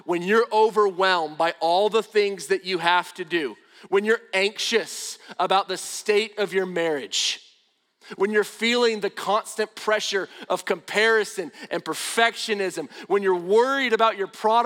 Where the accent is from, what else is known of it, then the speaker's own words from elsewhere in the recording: Florida, United States; When I was a kid, I was growing up in Northwest Florida. It was the part of Florida where we really didn't wear shoes.